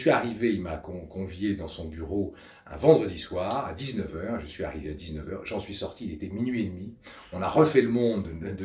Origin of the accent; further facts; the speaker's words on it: Paris, Île-de-France, France; Je suis parisien, je suis marié, j'ai 3 enfants.